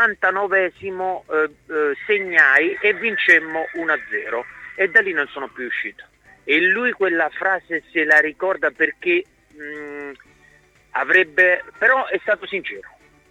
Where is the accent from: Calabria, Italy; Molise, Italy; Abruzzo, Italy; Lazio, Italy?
Molise, Italy; io sono molisano.